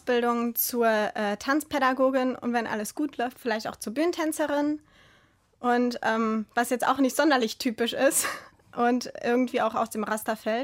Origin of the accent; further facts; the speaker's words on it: Germany; born there; also born or lived in Italy; Ich bin in Deutschland geboren, genau.